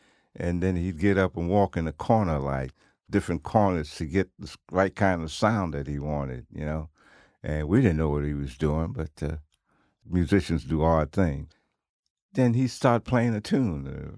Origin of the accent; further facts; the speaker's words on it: New York, United States; When I came to Cincinnati, the black musicians weren't working with the white musicians. And I told them, "I'm from New York. We don't think like that."